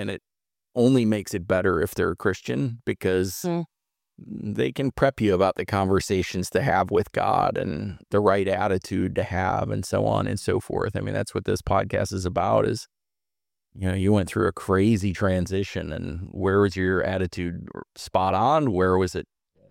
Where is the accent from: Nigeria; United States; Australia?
United States; Chicago, Illinois; we grew up in Chicago